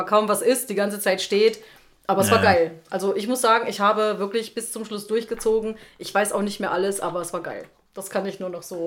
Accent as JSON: {"language": "German", "town": "Neuhaus", "region": "Thuringia", "country": "Germany", "said": "Ich bin aus Neuhaus"}